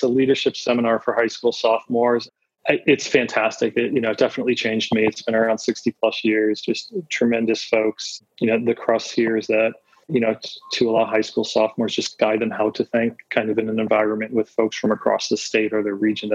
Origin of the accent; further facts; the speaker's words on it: Scranton, Pennsylvania, United States; I'm originally from Scranton, PA. So kind of that, you know, Rust Belt line